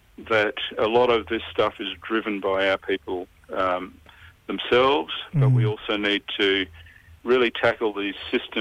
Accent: Darwin, Northern Territory, Australia; born and raised on Larrakia country, Darwin, Northern Territory.

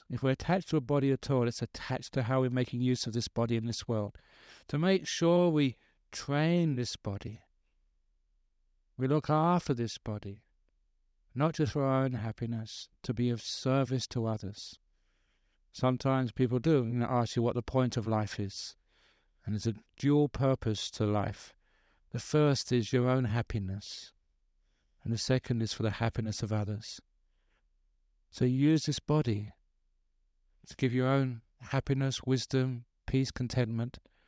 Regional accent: England, United Kingdom; born there; Because I was born in England, I was English. You know, I don't know who I am. When it comes to a country.

